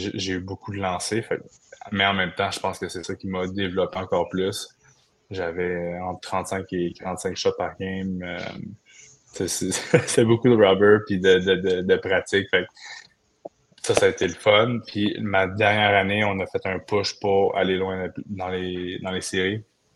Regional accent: Quebec, Canada; De la Rive-Sud de Montréal.

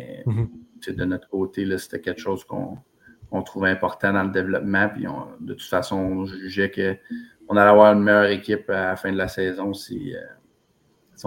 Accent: Waterville, Quebec, Canada; Il vient de Sherbrooke, puis moi je viens de Waterville, un petit village proche de là.

